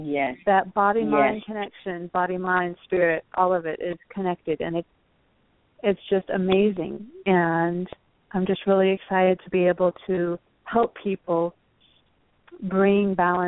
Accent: Vermont, United States; Well, I grew up in Vermont, and it's kind of there's a lot of hippies up there.

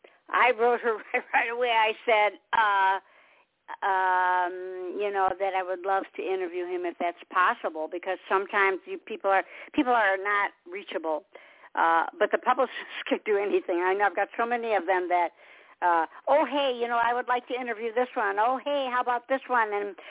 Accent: Detroit, Michigan, United States; I'm originally from Michigan, Detroit. I'm a Motown girl.

